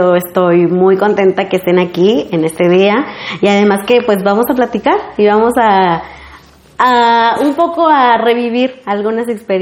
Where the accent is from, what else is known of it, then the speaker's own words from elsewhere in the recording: Ayutla, Guerrero, Mexico; soy originaria de Guerrero, específicamente del municipio de Ayutla, en la Costa Chica.